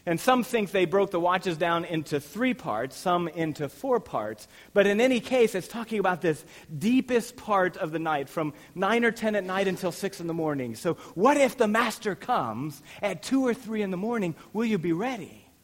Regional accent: Wyoming, United States; Now, I'm from Wyoming. I don't know anything about life in the inner city of a big city.

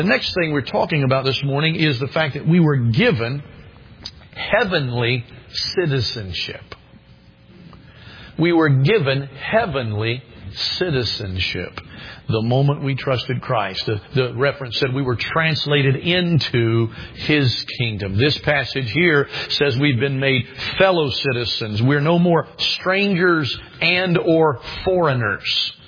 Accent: United States; You know, on its worst day, I'm glad I'm an American.

